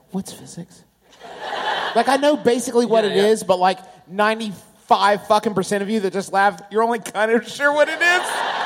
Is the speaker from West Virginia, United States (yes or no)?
yes; West Virginia, United States; Take it from somebody from